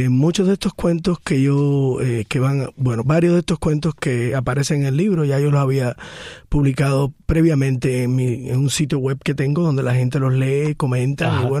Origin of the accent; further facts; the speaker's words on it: Ranchuelo, Villa Clara, Cuba; Bueno, mi adolescencia también fue ahí en Ranchuelo. Ahí crecí escuchando historias.